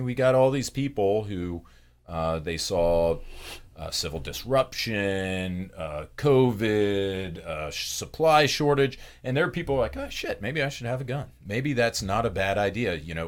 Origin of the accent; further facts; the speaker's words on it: Pensacola, Florida, United States; I am a hillbilly. I'm from Pensacola, Florida.